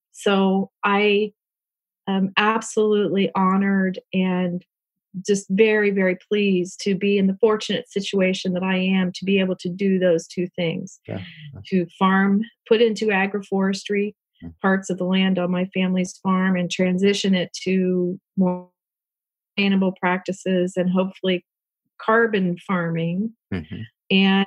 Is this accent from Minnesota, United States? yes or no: no; Cincinnati, Ohio, United States; So I was raised in Cincinnati, but where I live now is about 130 acres that has been in my family since 1913.